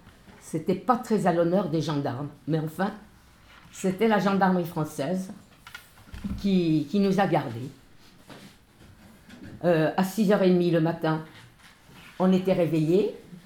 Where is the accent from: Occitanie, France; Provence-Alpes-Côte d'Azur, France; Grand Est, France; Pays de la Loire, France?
Grand Est, France; Nancy; Je suis de Nancy. Nancy, c'est en haut de la France, à l'est.